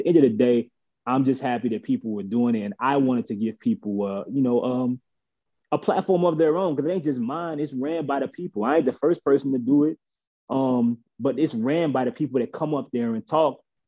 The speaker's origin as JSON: {"language": "English", "town": "New Orleans", "region": "Louisiana", "country": "United States", "said": "Well, I mean, first, I'm from New Orleans, man. So I know that my people are crazy."}